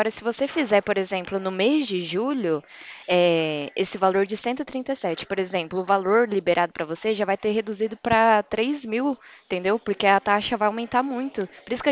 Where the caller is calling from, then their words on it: Presidente Prudente, São Paulo, Brazil; Eu sou aqui de Presidente Prudente.